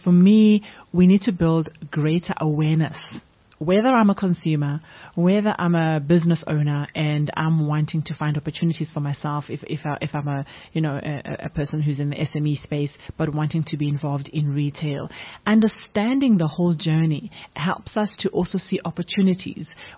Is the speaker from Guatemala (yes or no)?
yes; Guatemala; But you know, my parents owned a shop, mm-hmm. right? I come from Guatemala.